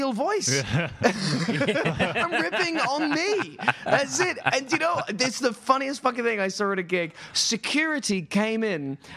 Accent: England, United Kingdom; Because I'm English and gay, apparently.

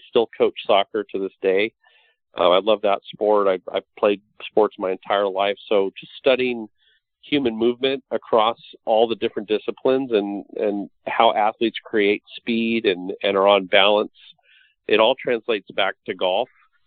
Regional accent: Los Angeles, California, United States; I grew up in Hollywood as a kid, so that was sort of standard operating procedure in Hollywood.

